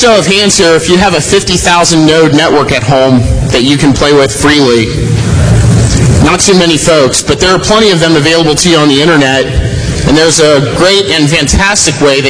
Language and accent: English; Columbus, Ohio, United States; I'm from Columbus, Ohio